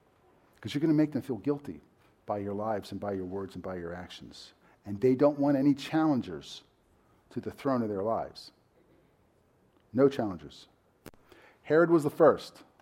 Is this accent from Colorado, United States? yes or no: no; Baltimore, Maryland, United States; born there; But you guys know I was born in Sinai Hospital in Baltimore